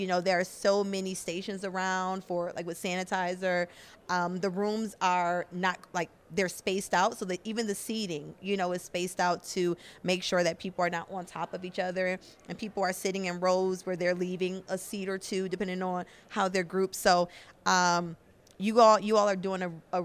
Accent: Buffalo, New York, United States; now in Austin, United States; So originally I am from Buffalo, New York.

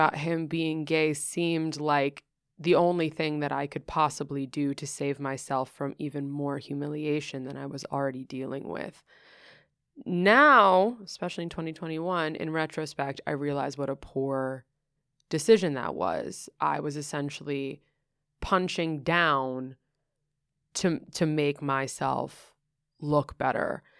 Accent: New York City, New York, United States; I grew up in Greenwich Village and I grew up doing theater.

